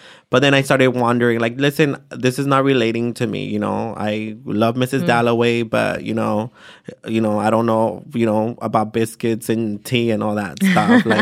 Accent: San Jose, California, United States; You know, honestly, I grew up in Eastside San Jose. We didn't see white folks until we went to like an art museum on a field trip or something

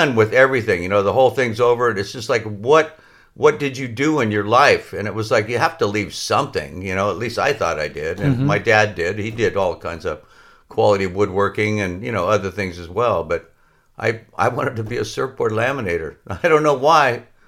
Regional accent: Pico Rivera, California, United States; also born or lived in La Mirada; Pico Rivera originally.

